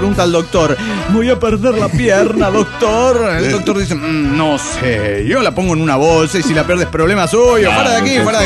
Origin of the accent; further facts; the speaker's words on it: Olavarría, Buenos Aires Province, Argentina; de Olavarría, Argentina.